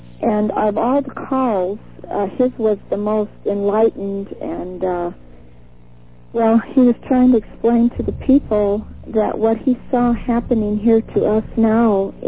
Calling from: Wisconsin, United States; Hi, I'm calling from Wisconsin.

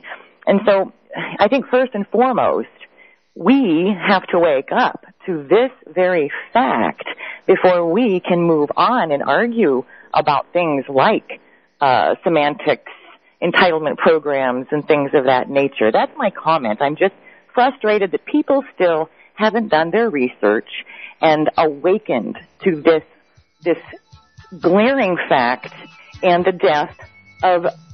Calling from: Nebraska, United States; From Nebraska.

